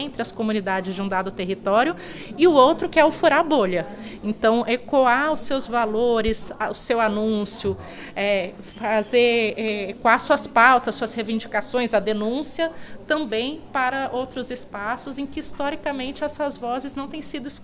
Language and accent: Portuguese; Amazonas, Brazil; Então, eu sou do Amazonas